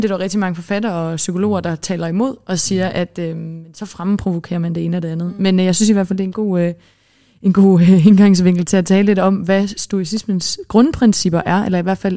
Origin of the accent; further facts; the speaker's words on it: Iceland; Jeg er fra Island, og i Island der bor der 350.000 mennesker.